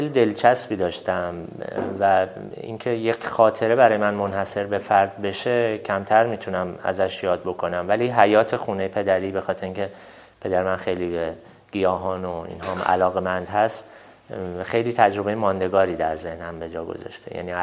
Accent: Shiraz, Fars, Iran; born there; من بارها باز به زادگاهم شیراز بازگشت کردم

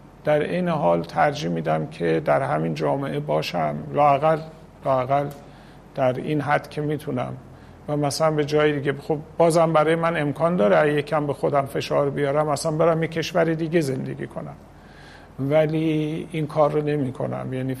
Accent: Iran; از این حیث خب به وطنم خیلی علاقه دارم و یک نوع هویت ایرانی برای خودم قائلم

